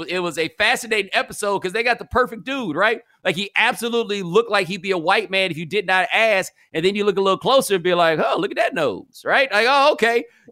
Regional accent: Texas, United States; Like, I'm from Texas, obviously.

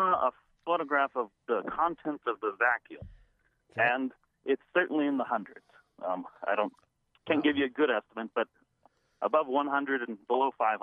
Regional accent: Washington, United States; Grew up in Skagit County, but, you know, it's kind of all one little area here

